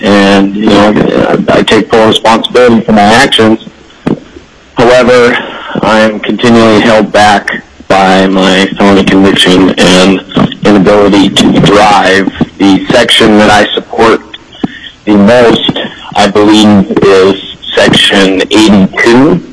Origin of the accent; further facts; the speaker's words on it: Kenai, Alaska, United States; I am from Kenai, Alaska.